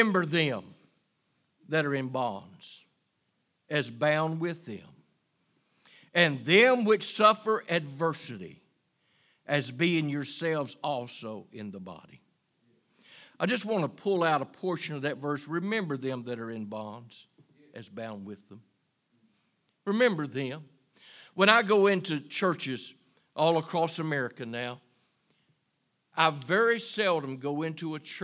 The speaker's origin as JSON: {"language": "English", "region": "Virginia", "country": "United States", "said": "Yes, I'm from Virginia. I'm from the South, but may I say, I love California."}